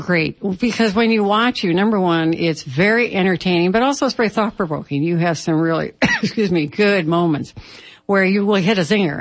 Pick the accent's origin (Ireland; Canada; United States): United States; Illinois; like I'm from Midwest, Illinois.